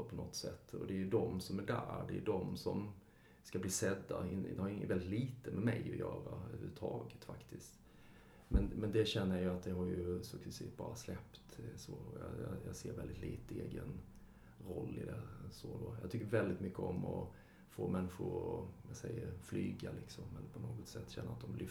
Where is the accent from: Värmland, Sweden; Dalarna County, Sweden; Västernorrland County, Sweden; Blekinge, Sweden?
Blekinge, Sweden; Karlshamn; now in Stockholm, Sweden; så växte jag upp ett musikhus i Karlshamn då. Där man hade replokaler och man spelade i olika bankkonstellationer då. Sen så långt senare så flyttade jag till Stockholm